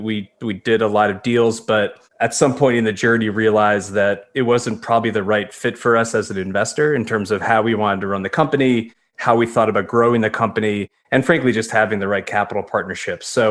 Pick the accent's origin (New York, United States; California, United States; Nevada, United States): New York, United States; now in Nashville, United States; So very briefly, I'm a New Yorker who married a Nashville girl.